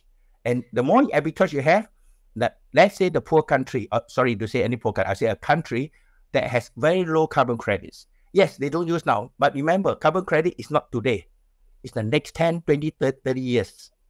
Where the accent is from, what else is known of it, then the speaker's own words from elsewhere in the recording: Singapore; I'm not just because I'm a Singaporean, I'm saying